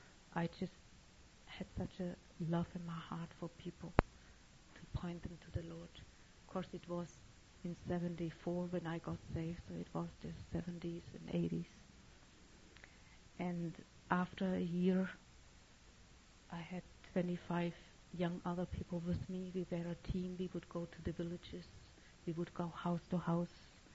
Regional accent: Germany; He's from India, I'm from Germany.

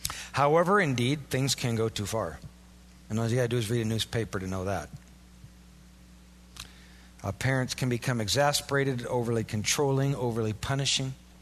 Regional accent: Iowa, United States; And, of course, I'm from Iowa.

